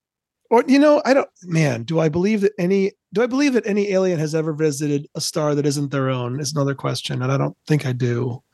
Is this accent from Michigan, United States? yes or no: yes; Ann Arbor, Michigan, United States; also born or lived in Portland; Michigan originally. I moved to Portland. I spent the better part of my 20s in Portland, but I grew up in Ann Arbor, Michigan.